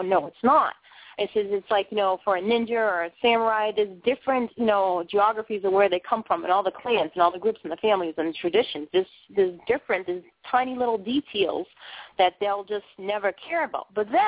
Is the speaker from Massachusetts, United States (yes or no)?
yes; Boston, Massachusetts, United States; I'm white, right? You know, I was born here in America. I'm white from Boston. My background's Italian and Irish.